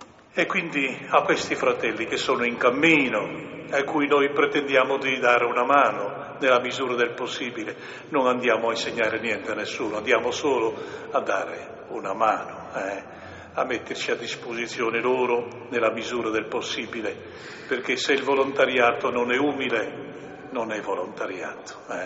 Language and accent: Italian; Premariacco, Friuli-Venezia Giulia, Italy; tornando a Premariaco, la mia terra, la mia casa, dove sono partito